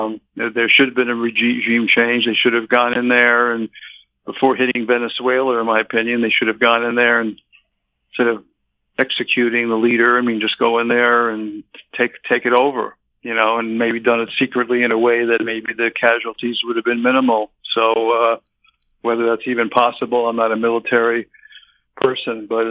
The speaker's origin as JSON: {"language": "English", "town": "Miami", "region": "Florida", "country": "United States", "tie": "born or raised there", "said": "I grew up in Miami during the whole Cuban invasion. I was a kid, 1950s."}